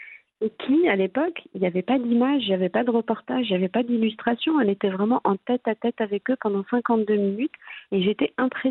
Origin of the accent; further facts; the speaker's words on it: Morocco; also born or lived in France; J'ai eu l'opportunité de revenir au Maroc et je suis revenue.